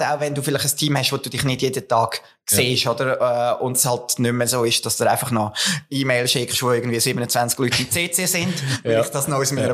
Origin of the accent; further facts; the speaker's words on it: Lucerne, Switzerland; Also ich bin ja da zu Luzern. Ich bin ein Bergbub von der Umgebung. Ich bin aufgewachsen auf der Rigi.